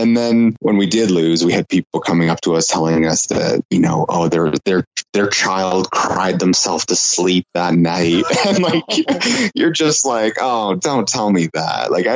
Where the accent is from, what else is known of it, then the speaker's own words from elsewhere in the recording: London, Ontario, Canada; especially in my hometown of London, you know, like the response has, it's kind of humbling at times